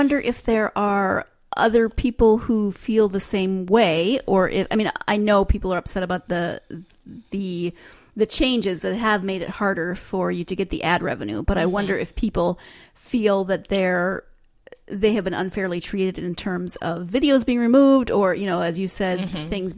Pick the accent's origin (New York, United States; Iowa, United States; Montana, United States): Montana, United States; Maybe that's just because I'm from Montana and people...